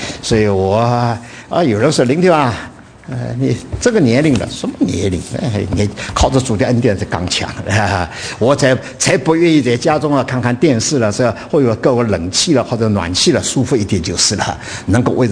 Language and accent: Chinese; China; 的后代了，我们的中国人都已经蒙恩了